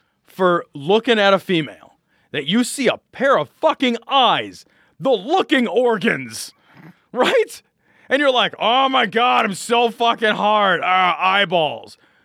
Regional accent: Ireland; That's fucking, I'm Irish.

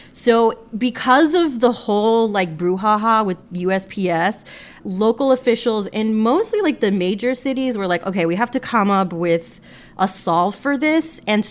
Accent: Florida, United States; And I grew up in Florida, to be clear, so I didn't, I never had to learn it.

